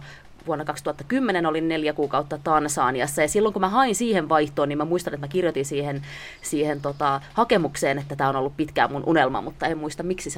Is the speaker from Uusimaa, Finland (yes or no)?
yes; Helsinki, Uusimaa, Finland; No mä tuun kuule Itä-Helsingistä. Se on mulle tärkeä identiteetti, tämä itähelsinkiläisyys. Oikeastaan tulen Vesalasta, mutta se on semmoinen niin pieni paikka siinä Kontulan ja Vantaan rajan välissä